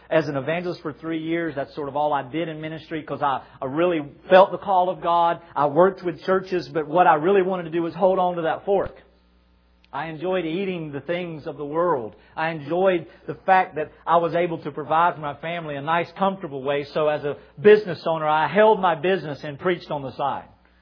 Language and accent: English; Georgia, United States; I grew up in South Georgia. I'm headed back there on September the 5th to plant a church in my home area after 15 years of leaving.